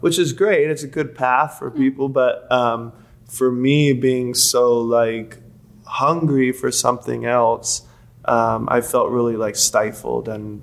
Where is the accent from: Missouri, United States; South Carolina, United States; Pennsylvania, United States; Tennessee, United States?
South Carolina, United States; Hilton Head; Because I grew up in Hilton Head, which is really resorty.